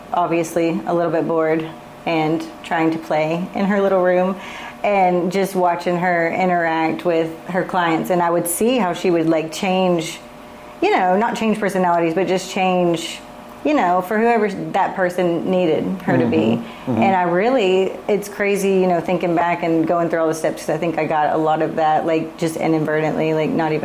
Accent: Houston, Texas, United States; born there; So I was born in Houston.

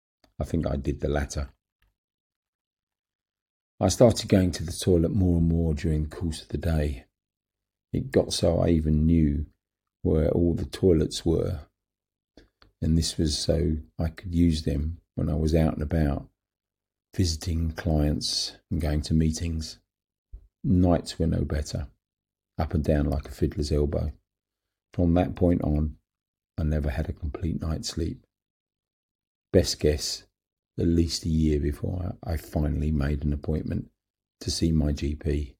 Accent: London, United Kingdom; born there; I was born in London in 1951, so that puts me at 74 this year.

